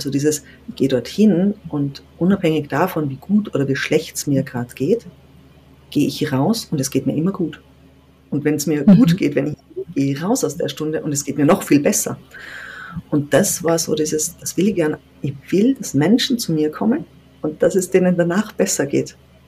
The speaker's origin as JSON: {"language": "German", "region": "Tyrol", "country": "Austria", "said": "als Tiroler muss man Skifahren."}